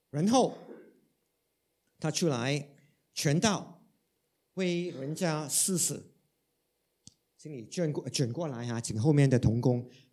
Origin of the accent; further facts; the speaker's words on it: Hong Kong; first language Cantonese; Chinese is a second language; 其实呢，我平常不是一个说普通话的人，平常呢，我是一个说广东话的人，我在香港成长，所以呢，我说的普通话都是很普通，很普通的普通话。